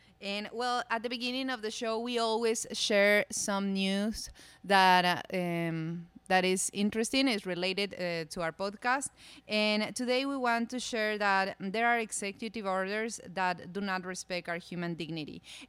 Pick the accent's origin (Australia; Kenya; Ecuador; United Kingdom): Ecuador; now in Hawaii, United States; I'm from Ecuador, but I moved here to Hawaii last year